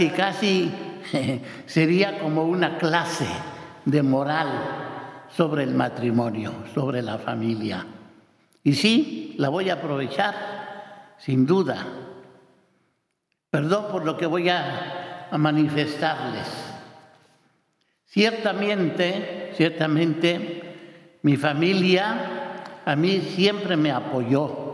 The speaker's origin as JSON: {"language": "Spanish", "town": "Zamora", "region": "Michoacán", "country": "Mexico", "tie": "born or raised there", "said": "allí en mi pueblo, en Zamora, Michoacán"}